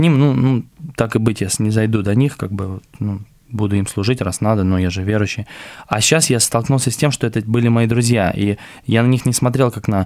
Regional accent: Yalta, Crimea, Ukraine; я просто все детство я провел в Ялте

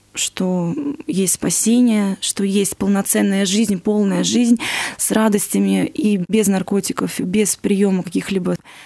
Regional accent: Moscow, Russia; Я сама москвичка, и здесь как бы у нас не было таких наркотиков, как в многих других городах

